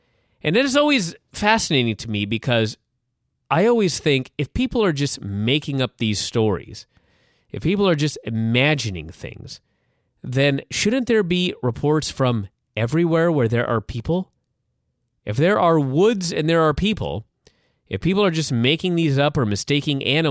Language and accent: English; Washington, United States; In first place, tied for first, is Washington, my home state.